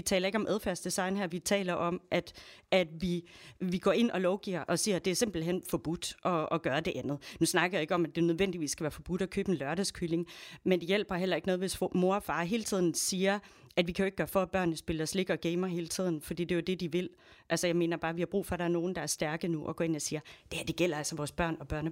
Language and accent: Danish; Askov, Region of Southern Denmark, Denmark; Hvor jeg var nok den eneste miljøaktivist i landsbyen i Askov, hvor jeg kommer fra.